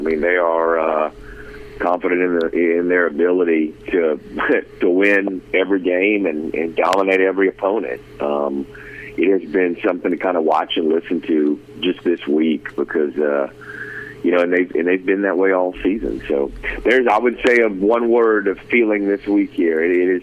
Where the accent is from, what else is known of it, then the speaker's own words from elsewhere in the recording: Biloxi, Mississippi, United States; now in Washington, D.C., United States; My mom's side of the family is actually from South Louisiana, and I'm originally from Biloxi. And I live in D.C. now, so it's nice to come down here.